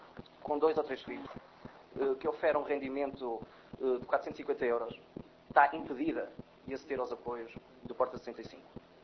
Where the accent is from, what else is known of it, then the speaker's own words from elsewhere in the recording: Fundão, Castelo Branco, Portugal; Eu sou do Fundão, do município do interior